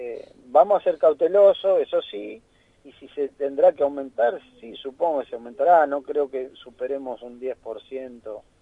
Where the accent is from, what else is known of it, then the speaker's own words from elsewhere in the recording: Lanús, Buenos Aires Province, Argentina; Por ejemplo, yo soy de Lanús, en el centro de Lanús un alquiler que se paga mucha plata